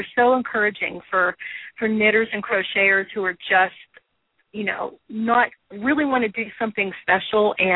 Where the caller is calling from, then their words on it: Pittsburgh, Pennsylvania, United States; Hi, from Pittsburgh.